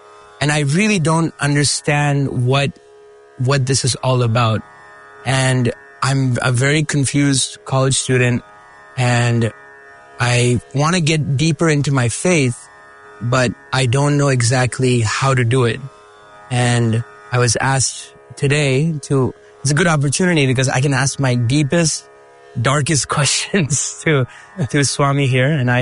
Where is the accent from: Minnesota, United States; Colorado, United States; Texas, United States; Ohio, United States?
Ohio, United States; Columbus; I grew up in Columbus, Ohio. And I went to The Ohio State University